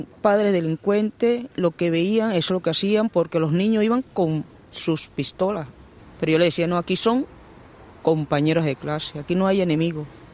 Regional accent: Venezuela; now in Catalonia, Spain; Vengo de Venezuela

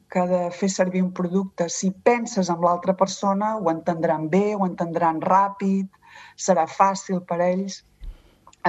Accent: Girona, Catalonia, Spain; also born or lived in Olot; jo vaig néixer a Olot, però al cap de, em sembla que amb 5 anys, vàrem marxar a viure a Girona.

